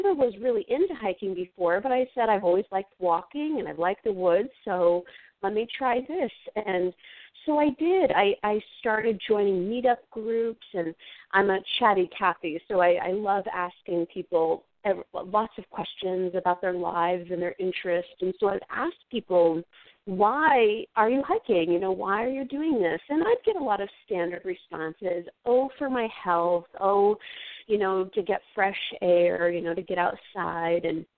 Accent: New York, United States; But because I grew up in the Adirondacks, and I always grew up outside, I knew that that was something I would gravitate towards, is just being outside.

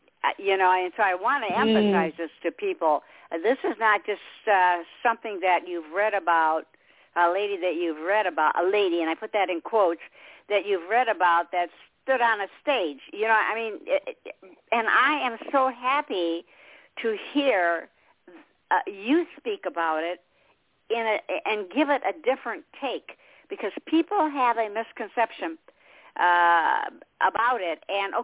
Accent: Detroit, Michigan, United States; and I'm from Detroit, Michigan.

